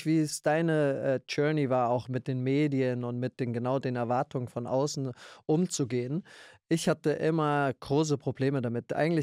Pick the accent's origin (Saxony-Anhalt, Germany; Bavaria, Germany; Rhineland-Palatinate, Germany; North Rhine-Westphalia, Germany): Rhineland-Palatinate, Germany; Ludwigshafen; Also erstmal sehr, sehr behütet aufgewachsen. Family, meine Eltern noch zusammen gewesen und einmal noch heute zusammen verheiratet in Ludwigshafen. Ludwigshafen am Rhein ist eine Industriestadt.